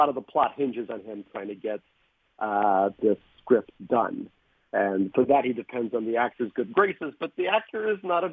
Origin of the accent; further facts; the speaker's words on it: Ellenville, New York, United States; also born or lived in Russia; I grew up in Ellenville, New York, across the river. And there was a small Russian bungalow colony, which really was the best part of my childhood, hanging around with fellow Russian immigrants, not being worried about my accent